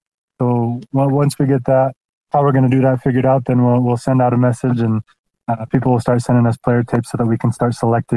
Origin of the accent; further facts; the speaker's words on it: Utah, United States; So, I'm from Utah. That's where I was born and raised, here in Utah, in the U.S.